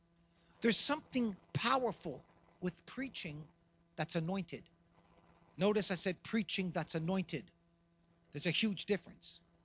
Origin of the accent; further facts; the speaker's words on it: Montreal, Quebec, Canada; I said, I'm from Canada. I'm from Montreal.